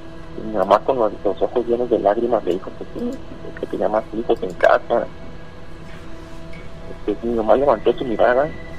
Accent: Guadalajara, Jalisco, Mexico; yo soy de Guadalajara.

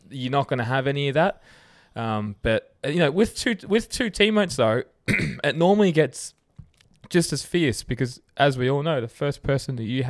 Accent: Australia; it almost pains me to say it as an Aussie

